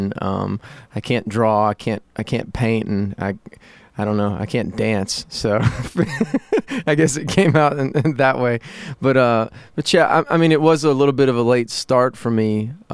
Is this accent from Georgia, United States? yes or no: yes; Atlanta, Georgia, United States; I'm from Georgia, I'm from Atlanta, and so I spent my winter this year, like, up in New Hampshire and in Wisconsin